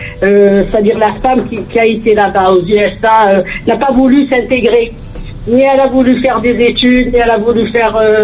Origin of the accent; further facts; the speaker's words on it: Algeria; On est algérien. On est algérien.